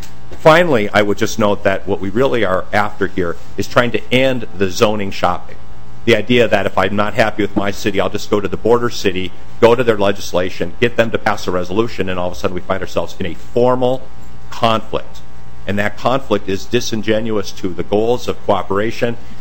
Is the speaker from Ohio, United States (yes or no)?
no; Duluth, Minnesota, United States; By the way, I grew up in Duluth, so we've avoided the Hermantown-Duluth battle.